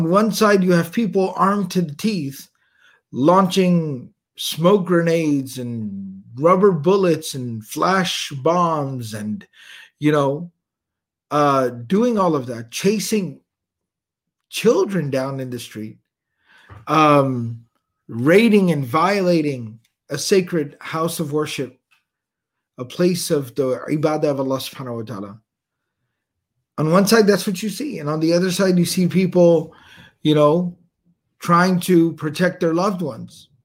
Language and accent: English; Texas, United States; You know, I'm a Texan, so I like to talk like that.